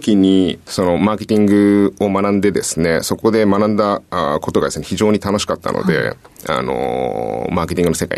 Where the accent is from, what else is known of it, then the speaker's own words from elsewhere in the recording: Koganei, Tokyo, Japan; 東京都の小金市出身になっております。